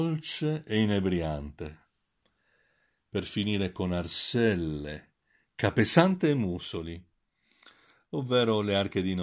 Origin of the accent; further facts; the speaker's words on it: Trieste, Friuli-Venezia Giulia, Italy; Sono nato e vivo a Trieste. Il mare mi vibra dentro.